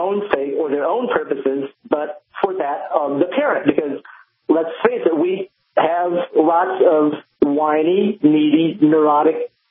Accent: Chicago, Illinois, United States; now in Indiana, United States; I grew up in Chicago, but I live in Indiana now

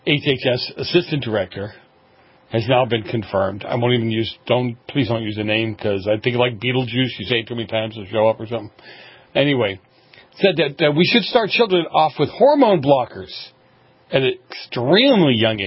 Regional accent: Boston, Massachusetts, United States; Well, I grew up in Boston, so it's just kind of like whatever.

